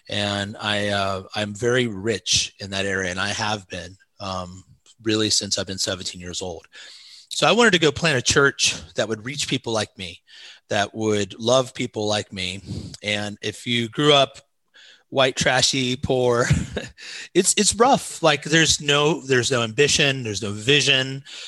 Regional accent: Indiana, United States; also born or lived in Osgood; I'm from Southern Indiana across the Ohio River. right by Cincinnati. My wife grew up on the east side, but I always had a love for the country. I grew up with my grandmother part of my life in Osgood, Indiana, 1,100 people, very small town

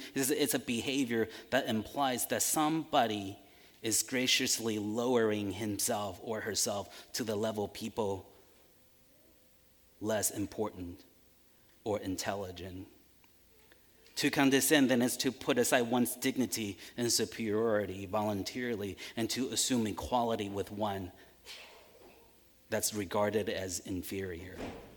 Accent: Taiwan; also born or lived in Washington, D.C. / Midwest; now in United States; You know, I grew up in Taiwan, moved to D.C., live in the Midwest for a long time.

